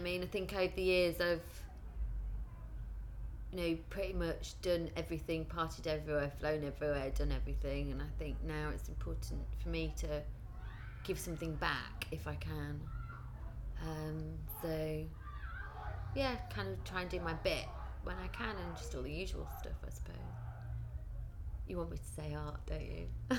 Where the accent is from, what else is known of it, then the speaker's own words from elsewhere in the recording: Ilkley, Yorkshire and the Humber, United Kingdom; I grew up in a place called Ilkley, which is a very small town in Yorkshire.